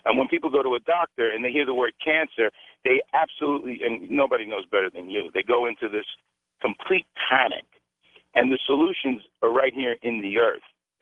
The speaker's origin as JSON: {"language": "English", "region": "New York", "country": "United States", "lives_now": "Alabama, United States", "said": "I'm in Alabama right now, but I'm from New York."}